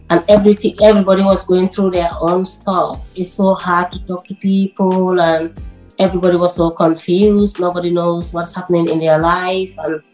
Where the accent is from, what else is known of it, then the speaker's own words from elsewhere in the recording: Liverpool, North West England, United Kingdom; I'm from Liverpool. I'm all over the place.